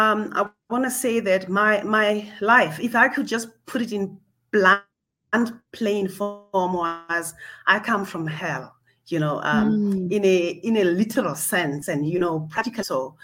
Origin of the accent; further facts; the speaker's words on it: Pretoria, Gauteng, South Africa; I am from South Africa in a city called Pretoria and a suburb called Centurion. I'm in a mini suburb called Littleton.